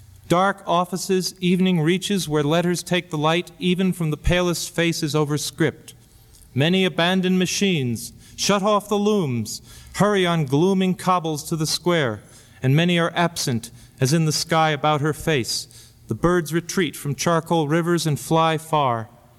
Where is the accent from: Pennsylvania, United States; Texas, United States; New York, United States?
Pennsylvania, United States; Pittsburgh; I come from Pittsburgh, Pennsylvania, which is kind of a gutsy mill town